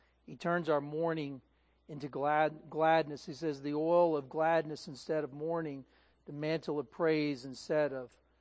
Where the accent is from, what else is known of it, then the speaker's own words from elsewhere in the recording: Texas, United States; I drive by, and we have oak trees here, and you know, nothing's, you know, I'm from Texas, so I'm saying our oak trees are a little better, but that's just me.